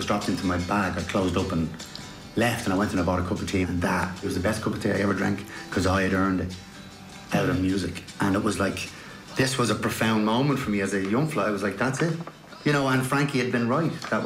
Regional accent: Ballymun, Leinster, Ireland; I grew up in Ballymun. I had no idea that Ballymun was a rough place. I had no idea that, you know, it had a reputation until I went to the south side. And then I realised, oh, I was from somewhere kind of a bit intense.

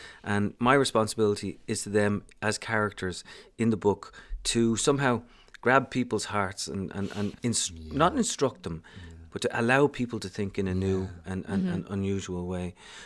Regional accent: Dublin, Leinster, Ireland; I grew up in Dublin, suburban Dublin.

